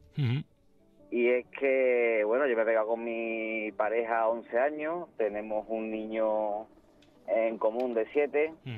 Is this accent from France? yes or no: no; Seville, Andalusia, Spain; siempre hemos sido una familia, nosotros somos de Sevilla.